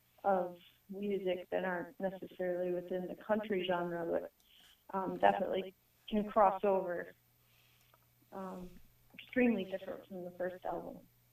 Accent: Lexington, Michigan, United States; we were played on out of Fort Huron, which is my hometown, Lexington.

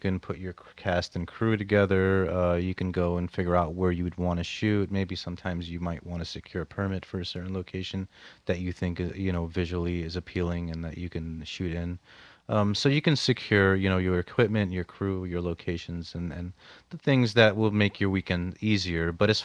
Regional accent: United States; You know, I'm Lebanese American. You know, I grew up in America.

